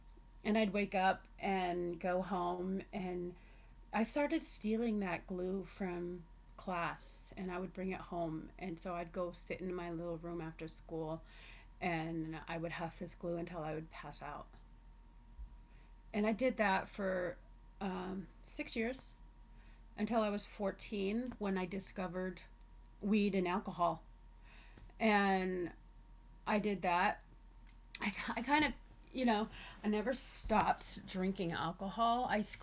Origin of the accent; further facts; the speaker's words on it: Sitka, Alaska, United States; also born or lived in Wrangell; now in Anchorage, United States; I grew up in Southeast Alaska, between Sitka and Wrangell. I spent my summers in Wrangell and my school years in Sitka. I moved up into Anchorage in 1999